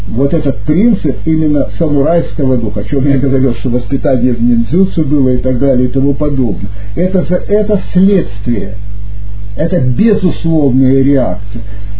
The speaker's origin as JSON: {"language": "Russian", "country": "Russia", "tie": "born there", "said": "И я благодарен за то, что я родился в России. Я благодарен за то, что я родился в антирелигиозной стране."}